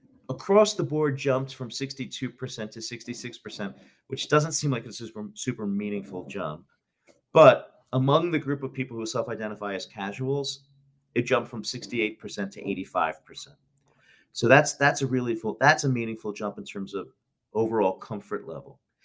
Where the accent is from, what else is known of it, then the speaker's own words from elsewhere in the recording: Philadelphia, Pennsylvania, United States; You know, I'm from Philadelphia.